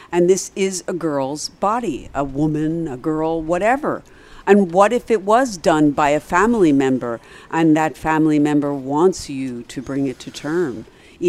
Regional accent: Pennsylvania, United States; In Pennsylvania, my home state.

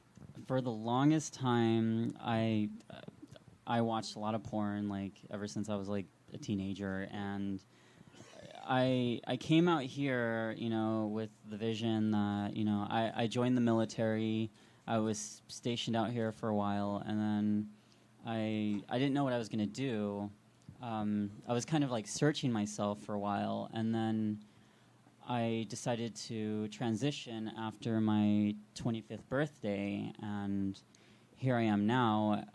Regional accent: Missouri, United States; now in Los Angeles, United States; I am actually formerly from Missouri.

